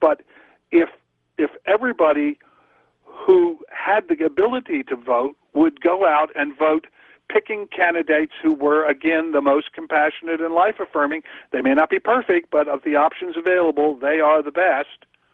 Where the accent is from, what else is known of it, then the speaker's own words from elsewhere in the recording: Virginia, United States; I grew up in Virginia, so, I mean, you know, I'm a Southerner. I'm a particular kind of Southerner.